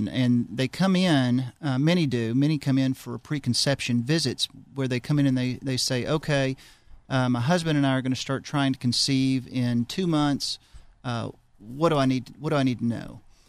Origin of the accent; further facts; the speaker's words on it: Hillsboro, Texas, United States; I grew up in the metropolis of Hillsboro, Texas. It's about 2 hours north of Austin. And small town boy.